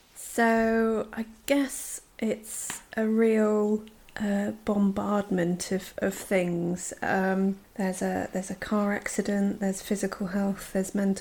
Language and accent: English; Wales, United Kingdom; now in Bristol, United Kingdom; I'm in my mid-30s. I'm a counsellor from North Wales, but I've been living in Bristol for about 12 years.